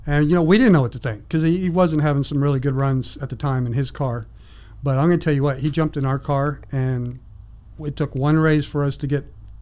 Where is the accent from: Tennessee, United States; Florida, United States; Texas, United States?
Texas, United States; And then me growing up in Texas now, I'm a Cowboy fan.